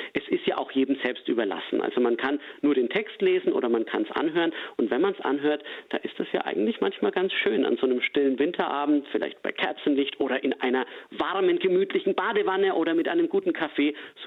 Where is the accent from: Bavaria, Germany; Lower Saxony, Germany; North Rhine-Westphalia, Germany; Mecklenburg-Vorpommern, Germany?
Bavaria, Germany; accent: Franconian, rolled R; aus meiner alten Heimat, vielleicht hört man es ein bisschen, ich bin Franke mit rollendem R